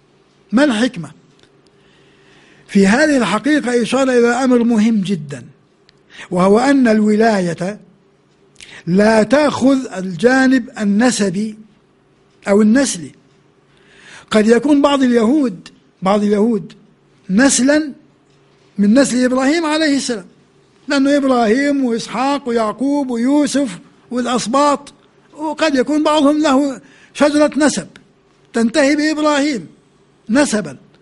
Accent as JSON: {"language": "Arabic", "country": "Jordan", "tie": "born there", "said": "أنا مولود في الأردن، ليس باختياري هذا."}